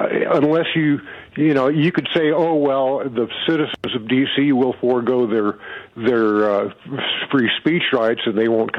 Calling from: Moab, Utah, United States; I'm from Moab.

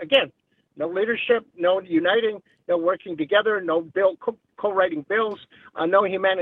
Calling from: Oconomowoc, Wisconsin, United States; Oh, Cottomore.

